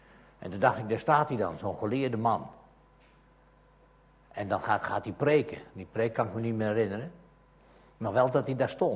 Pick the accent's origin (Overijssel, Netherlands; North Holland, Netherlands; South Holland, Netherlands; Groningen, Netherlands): North Holland, Netherlands; Zaandam; Wij komen uit Zaandam, er waren 5 gereformeerde kerken, er is nu nog 1.